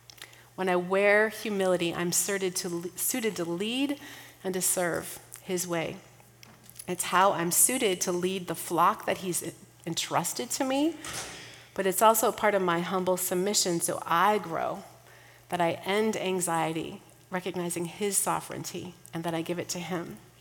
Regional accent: Minnesota, United States; I'm from Minnesota. We fish. We cast.

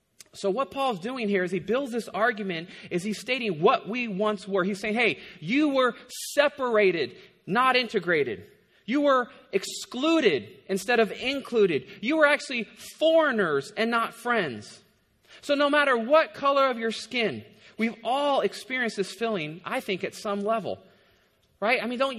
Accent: Hayward, California, United States; as a young kid, I grew up in Hayward, and I was the minority, right? And I felt this almost every day. I was this lanky white kid growing up in a predominantly Hispanic and African American neighborhood.

